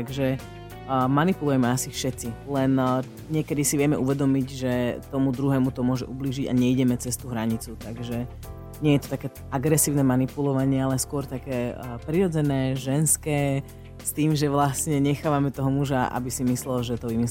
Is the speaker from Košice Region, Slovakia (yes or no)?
yes; Kráľovský Chlumec, Košice Region, Slovakia; Ak by som mohla, ja pozdravím aj Kráľovský Chlumec, lebo tam som strávila prvé